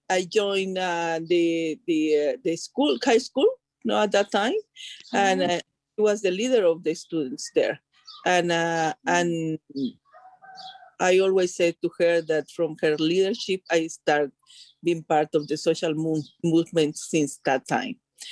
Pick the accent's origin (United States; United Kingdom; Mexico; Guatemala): Guatemala; I am from Guatemala. I live in Guatemala.